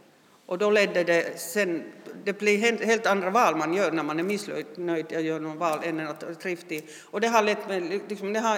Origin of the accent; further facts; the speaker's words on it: Rovaniemi, Lapland, Finland; Jag är född och uppvuxen uppe i Rovaniemi i norra Finland med mamma, pappa och två barn. Vi var två döttrar och jag och min syster som sitter här.